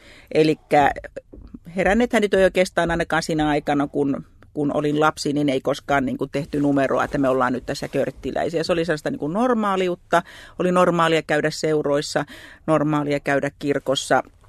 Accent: South Ostrobothnia, Finland; Mä siis olen eteläpohjalainen, 51-vuotias nainen, toimittaja, tietokirjailija, viestintäkouluttaja, radiopakinoitsija ja kristitty.

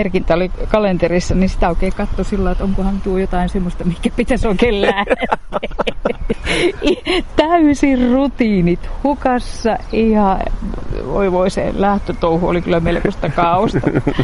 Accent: Ruovesi, Pirkanmaa, Finland; Ruovedellä.

